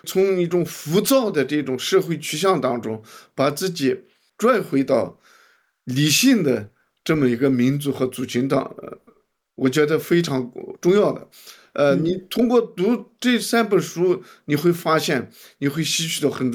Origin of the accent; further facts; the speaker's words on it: Tibetan areas, China; moved away; 我是从2021年出来的，从中国，从藏区。